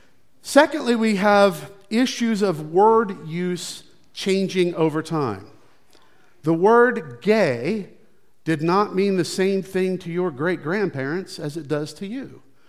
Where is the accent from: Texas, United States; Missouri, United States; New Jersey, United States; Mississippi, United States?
Missouri, United States; also born or lived in Michigan; I grew up in the Midwest. I was born in Missouri. Diana and I lived in Michigan for a while.